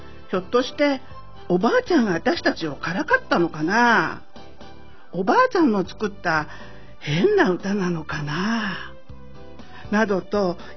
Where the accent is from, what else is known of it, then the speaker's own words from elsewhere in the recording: Asakusa, Tokyo, Japan; 明治の最後の方に生まれています。私の年がバレそうですけれども、職人の娘で浅草近辺で育っている生っ粋の江戸っ子です。